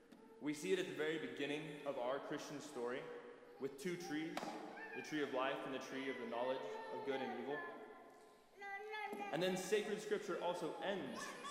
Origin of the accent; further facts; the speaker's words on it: Kansas, United States; I'm originally from Osborne County, and there's a hill south of our farm